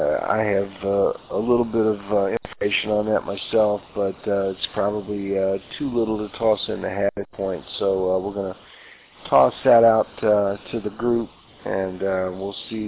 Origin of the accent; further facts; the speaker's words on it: Louisville, Kentucky, United States; I grew up in Kentucky. Or at least in that general vicinity, Louisville, Kentucky, or Louisville, as we locals called it.